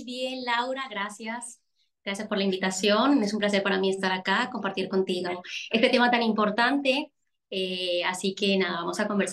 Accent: Venezuela; moved away as an adult; now in Mexico; Soy venezolana exactamente como dijiste. En este momento estoy en México. Ok, tengo 2 años viviendo en México. Me vine para acá como refugiada y aquí estoy.

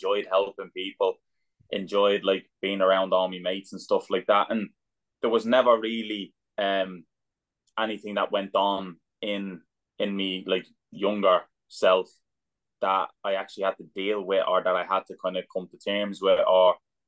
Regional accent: Dublin, Leinster, Ireland; I was just like a normal kid growing up in Dublin, and just loved every minute of it.

